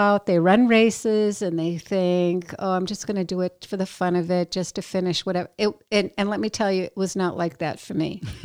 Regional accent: New Hampshire, United States; Okay, so I grew up in New Hampshire, and my family was not active at all.

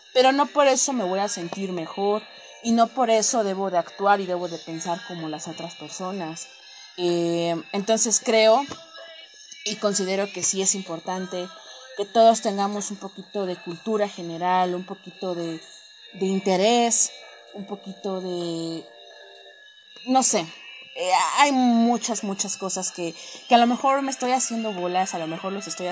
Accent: Mexico; sí, soy mexicana, soy 100% mexicana. O sea, lo pinche negra nadie me lo va a quitar, lo pinche india nadie me lo va a quitar. A huevo que no, porque soy mexicana.

